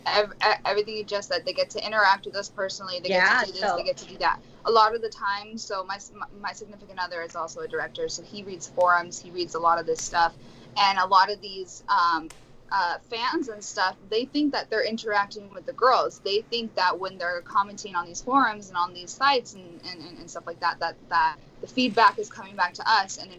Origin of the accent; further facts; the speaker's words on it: Albuquerque, New Mexico, United States; now in Los Angeles, United States; But where I'm from, like people are very, very, and I'm from New Mexico. I'm from Albuquerque. People are very, very communicative, you know?